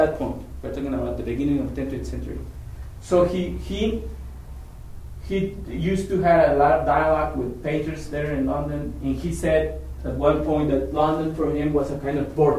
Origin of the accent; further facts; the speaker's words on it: Mexico; I like to call it Nahual because I come from Mexico, right?